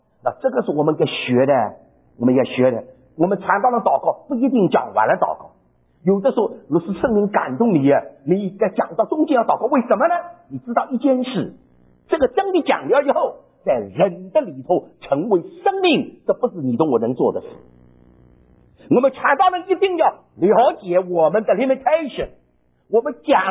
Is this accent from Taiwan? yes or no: no; China; 我们中国人说提纲挈领，